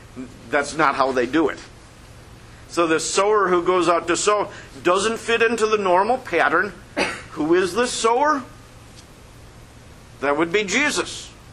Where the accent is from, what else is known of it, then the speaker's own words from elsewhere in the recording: Chicago, Illinois, United States; also born or lived in Iowa; I learned this growing up in the Chicago area and then heading out to Iowa where my first congregation was and living in a farm community